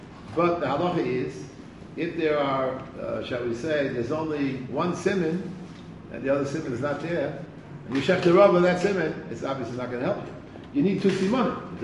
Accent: Bronx, New York, United States; When I was growing up in the Bronx, and I grew up in the Bronx in an area.

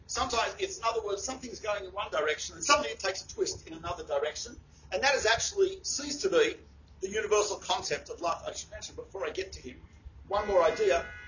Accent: Australia; Being Australian, I'm not so used to walking on snow and ice, etc.

